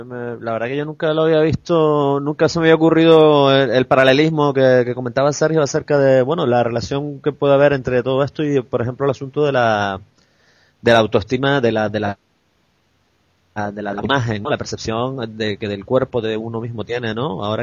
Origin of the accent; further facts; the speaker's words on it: Canary Islands, Spain; accent: Canarian; a oír nuestro acento, nuestra habla canaria en los sitios de prestigio